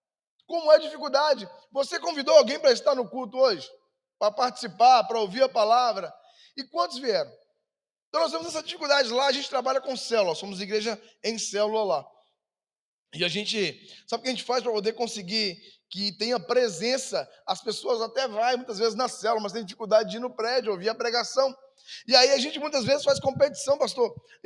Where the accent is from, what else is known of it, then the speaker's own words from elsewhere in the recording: Governador Valadares, Minas Gerais, Brazil; Eu sou de Minas Gerais e lá de Valadares, a gente ia, todas as férias a gente ia para o interior